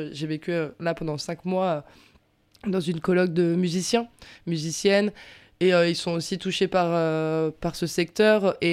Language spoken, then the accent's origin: French; Pays de la Loire, France; Moi, comme je disais tout à l'heure, je viens du Maine-et-Loire.